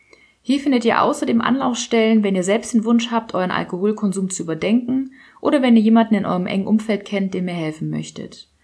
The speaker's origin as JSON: {"language": "German", "country": "Poland", "tie": "born there", "second_language": "German", "said": "weil ich gebürtig aus Polen bin"}